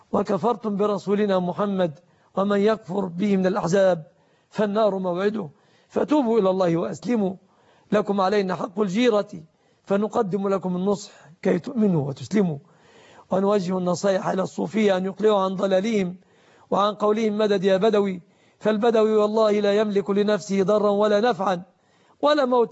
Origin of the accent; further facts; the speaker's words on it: Egypt; بلادنا مصر